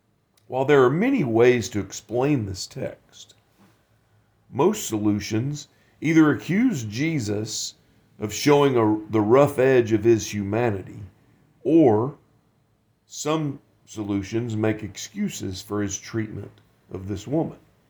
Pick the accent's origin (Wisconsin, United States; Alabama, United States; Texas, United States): Alabama, United States; I'm from Alabama, the United States, state of Alabama, married to my wife, Heather.